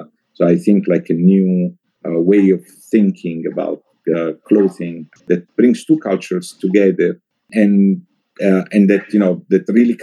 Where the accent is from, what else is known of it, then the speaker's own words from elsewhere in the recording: Bari, Apulia, Italy; English is a second language; You know, I'm originally from Bari, from south of Italy, so my heart goes to the south in a way.